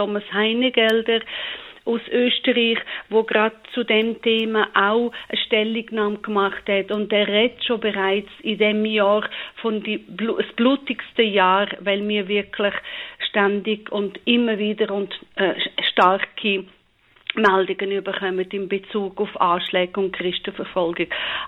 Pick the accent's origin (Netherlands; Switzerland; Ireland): Switzerland; dass man auch in Europa und auch bei uns in der Schweiz einfach Farbe kennt